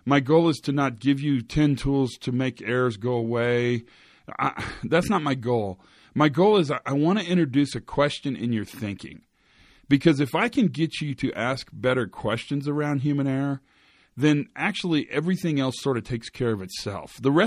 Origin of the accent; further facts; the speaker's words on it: Kansas, United States; And I know I'm from Western Kansas. I grew up in Kansas, which was a great place to grow up. I got no complaints.